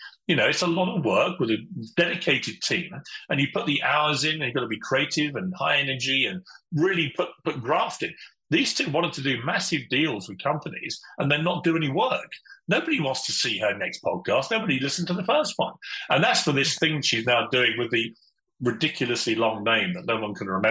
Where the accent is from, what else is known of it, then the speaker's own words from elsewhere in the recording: South East England, United Kingdom; I come from Sussex, which is a county in the south of England.